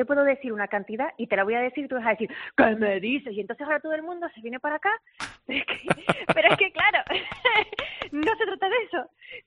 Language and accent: Spanish; Canary Islands, Spain; yo soy española, pero soy tinerfeña, ¿no? Canaria y tinerfeña.